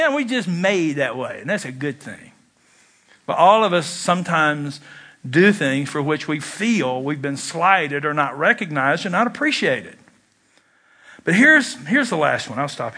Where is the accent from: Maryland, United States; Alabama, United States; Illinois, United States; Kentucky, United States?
Kentucky, United States; I did smoke, though I was 11 years old, and I'm from Kentucky, where smoking is indeed a spiritual gift.